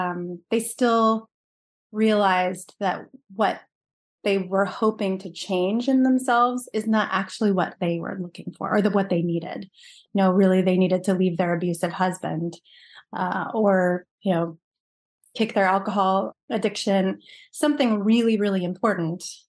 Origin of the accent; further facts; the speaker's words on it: Chico, California, United States; When I started my own practice in Chico, California, which is my hometown, it was terrible.